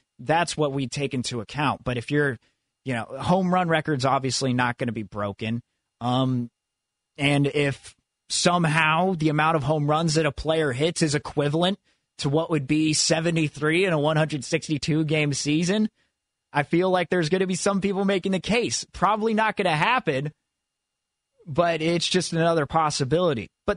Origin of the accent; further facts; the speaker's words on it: California, United States; growing up in the Bay Area around high school, him being my age, he was super popular among people my grade.